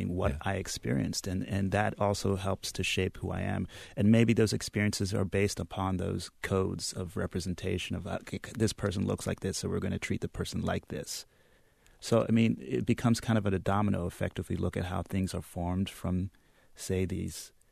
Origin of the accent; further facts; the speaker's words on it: Columbus, Ohio, United States; Yeah, I grew up in Columbus, Ohio.